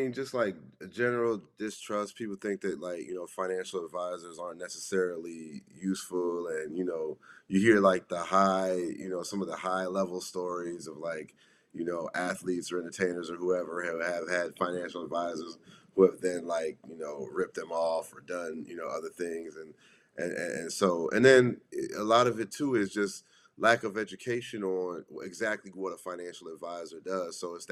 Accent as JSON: {"language": "English", "town": "Prince Frederick", "region": "Maryland", "country": "United States", "said": "I'm from Prince Frederick, Maryland. It's Southern Maryland out here in Calvert County."}